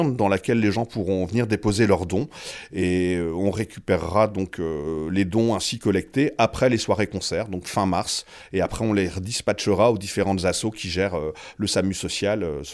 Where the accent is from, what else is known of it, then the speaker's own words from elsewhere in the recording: Saint-Paul, Hauts-de-France, France; on vient de ce coin-là, on vient du Ternois, on vient de Saint-Paul, on vient de ou pas loin de Monchy